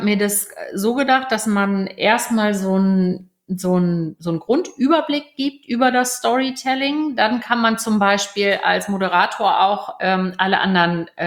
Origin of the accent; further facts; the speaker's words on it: Hamburg, Germany; Also eigentlich bin ich Hamburgerin. Ich weiß nicht, ob man es ab und an noch hört. Manche Leute sagen, man hört es, insbesondere wenn ich mal ein Wochenende oben war.